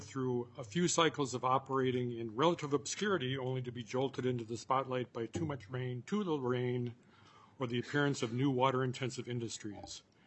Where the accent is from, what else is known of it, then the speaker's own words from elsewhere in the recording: Minnesota, United States; learned some very encouraging things about my home state. Minnesota is a riparian rights state.